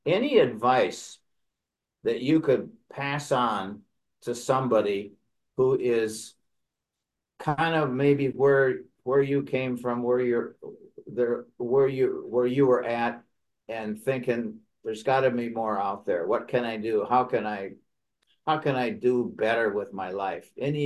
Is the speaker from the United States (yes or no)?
yes; Wisconsin, United States; now in Orlando, United States; We moved here from Wisconsin, the Upper Midwest, in 1998, and I usually don't remember from year to year weather things, but it just seems to me that this is the coldest winter that I remember living down here.